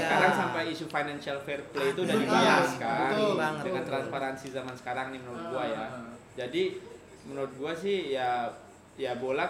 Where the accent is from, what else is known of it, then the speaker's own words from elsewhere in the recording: West Sumatra, Indonesia; Di kampung gua di Sumbar itu ada bro sekolah SMA yang fokus ke